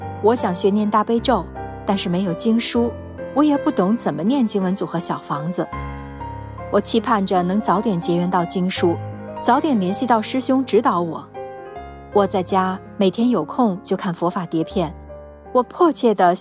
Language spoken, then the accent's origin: Chinese; Sichuan, China; now in Jiangsu, China; 我是四川人，在江苏打工。